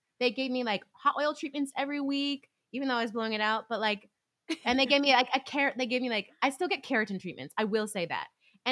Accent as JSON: {"language": "English", "region": "California", "country": "United States", "said": "I'm from California and like, you know, we have that desert heat, honey, from Nevada."}